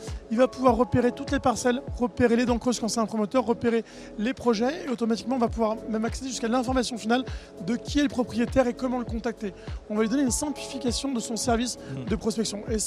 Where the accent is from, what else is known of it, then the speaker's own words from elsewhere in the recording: Lyon, Auvergne-Rhône-Alpes, France; Moi, je viens de Lyon.